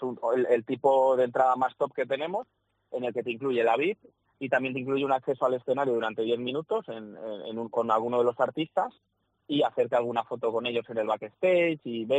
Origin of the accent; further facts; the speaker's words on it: Zamora, Castile and León, Spain; now in León, Spain; porque yo al final también soy zamorano, aunque viva en León